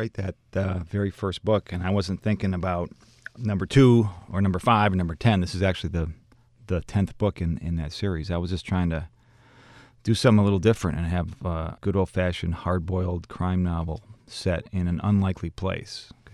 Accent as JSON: {"language": "English", "region": "Michigan", "country": "United States", "tie": "born or raised there", "said": "I grew up in Michigan, and I actually never lived all the way up there, but we'd go up there every summer."}